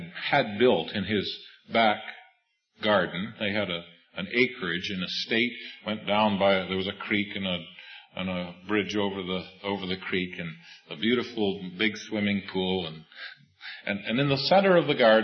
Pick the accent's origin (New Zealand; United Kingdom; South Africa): United Kingdom; Scotland; And, of course, being a Scotsman, I don't give them too much money.